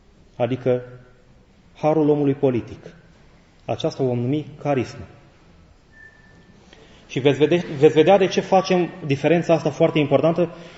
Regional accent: Timișoara, Timiș County, Romania; born there; vine din Bihor, tata-i bihorean. Eu sunt născut în Timișoara, tata-i bihorean, mama e basarabeancă, eu acum sunt la Mănăstire Neaș și sunt român.

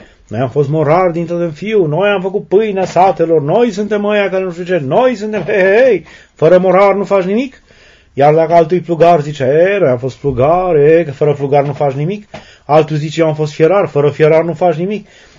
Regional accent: Oltenia, Romania; noi suntem olteni

